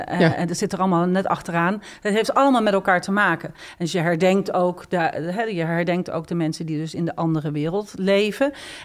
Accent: Ireland; now in Netherlands; Ik ben in Ierland opgegroeid.

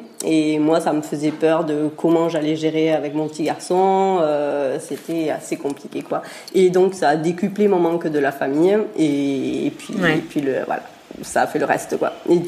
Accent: Pyrenees, France; on est des Pyrénées à la base, mais voilà, on est des amoureux de la côte basque-hollandaise, donc on vivait là-bas.

